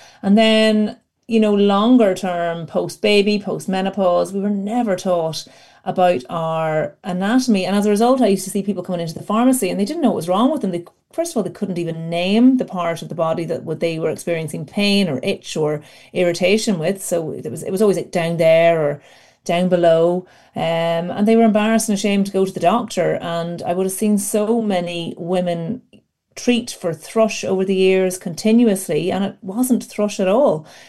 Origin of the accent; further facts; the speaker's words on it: Ireland; Ireland, we were never encouraged to talk about our female bits at all.